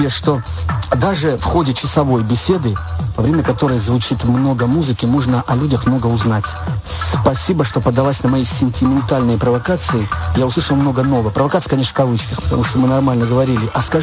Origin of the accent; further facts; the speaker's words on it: Kutaisi, Imereti, Georgia; Я из Кутаиси, да.